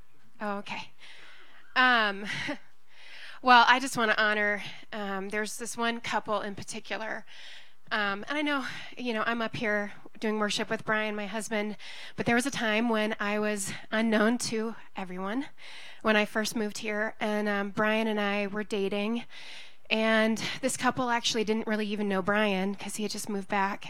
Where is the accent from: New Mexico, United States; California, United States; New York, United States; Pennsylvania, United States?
California, United States; Hollywood; And I came from Hollywood, so I knew what the Hollywood expectation was